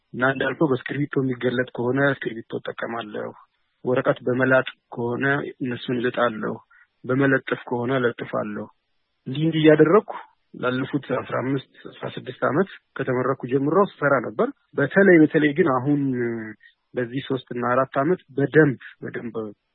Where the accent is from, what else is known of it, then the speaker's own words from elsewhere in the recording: Dessie, Amhara, Ethiopia; born there; የተወለድኩት በደሴ ከተማ ነው።